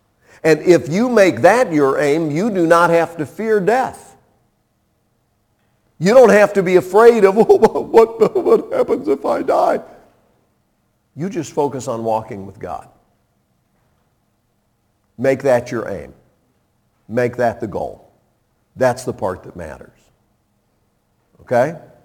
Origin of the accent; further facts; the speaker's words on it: Indiana, United States; You know, my home actually isn't in East Tennessee. I'm from Indiana.